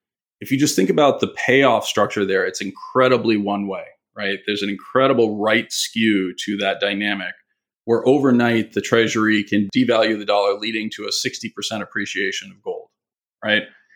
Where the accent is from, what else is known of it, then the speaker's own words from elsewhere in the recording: United States; I realize I'm speaking my book both as an American and as an investor.